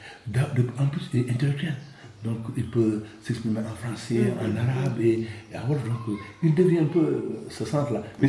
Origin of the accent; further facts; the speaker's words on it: Senegal; nous sommes des musulmans, hein, nous sommes des Sénégalais.